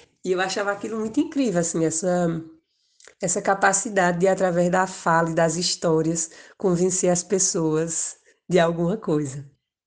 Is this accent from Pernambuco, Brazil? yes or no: yes; Tuparetama, Pernambuco, Brazil; Ele foi lá na minha cidade, num festival que teve em Tuparetama